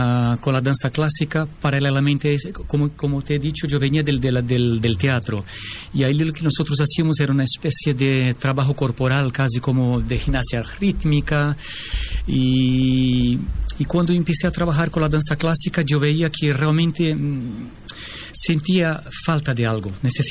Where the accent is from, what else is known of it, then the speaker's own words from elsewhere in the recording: São Paulo, Brazil; Spanish is a second language; now in Spain; Yo vengo de São Paulo, de Brasil. Soy hijo directo de españoles, tengo la doble nacionalidad.